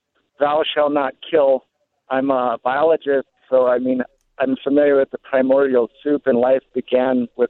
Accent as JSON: {"language": "English", "country": "United States", "said": "I'm also an American, and I believe in life, liberty, and the pursuit of happiness."}